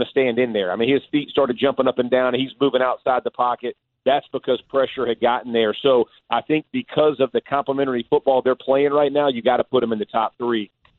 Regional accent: Tucker, Georgia, United States; Born and raised in Tucker and went to high school in Decatur, Georgia, right there.

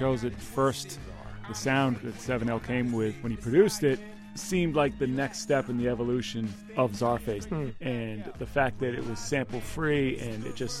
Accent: Massachusetts, United States; I mean, I grew up on the North Shore, but my family lived in Dorchester.

